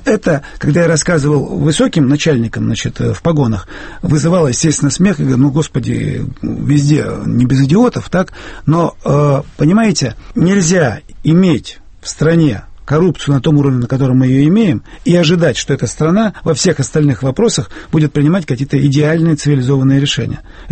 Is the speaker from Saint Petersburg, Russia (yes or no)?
no; Perm, Perm Krai, Russia; born there; Я родился в Перми, нахожусь на постоянной прописке в Перми